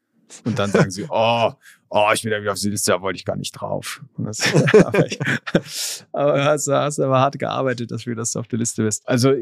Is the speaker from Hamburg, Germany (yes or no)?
yes; Hamburg, Germany; Als Hamburger würde ich mich da nicht so weit aus dem Fenster lehnen